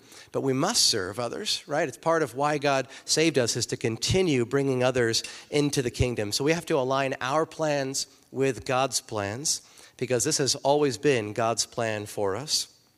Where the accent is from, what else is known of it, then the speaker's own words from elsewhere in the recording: East Coast, United States; because I'm from the East Coast and the mafia is really strong there, you know.